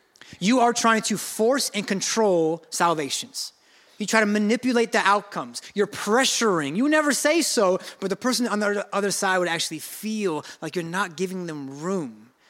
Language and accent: English; Oakland, California, United States; Now, I'm not a farmer. I'm from Oakland, okay? I'm not sure if we have farms in Oakland.